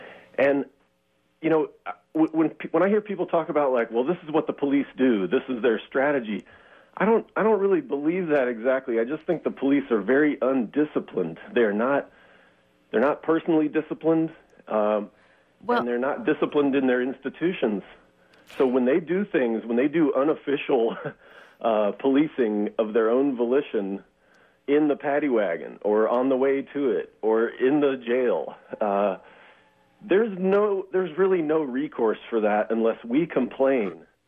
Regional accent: Topeka, Kansas, United States; also born or lived in Chicago; now in Oakland, United States; I grew up in Topeka, Kansas, and then went to college in Chicago, at Loyola Chicago.

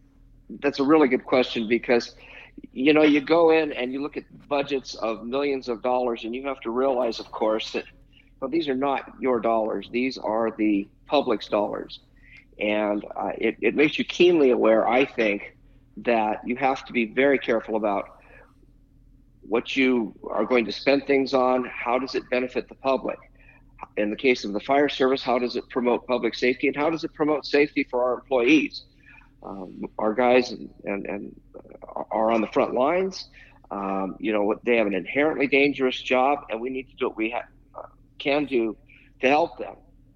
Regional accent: Rawlins, Wyoming, United States; I was born and raised in Rawlins, Wyoming. My father was a railroad engineer

